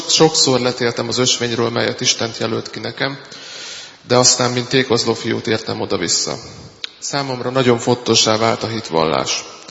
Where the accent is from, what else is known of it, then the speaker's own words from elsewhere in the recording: Budapest, Hungary; also born or lived in Miskolc; Miskolcon születtem, majd édesanyám szülőfalujában Kisgyőrben kereszteltek meg. Másfél évvel születésem után viszont már Budapesten éltem szüleimmel. Itt születtek meg testvéreim, itt végeztem iskoláim, jelenleg itt is dolgozom történelem tanárként.